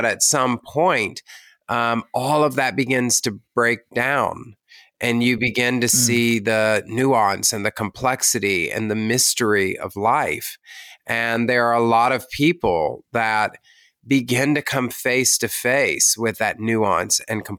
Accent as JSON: {"language": "English", "region": "Bible Belt", "country": "United States", "tie": "born or raised there", "said": "I grew up in the Bible Belt and in evangelicalism."}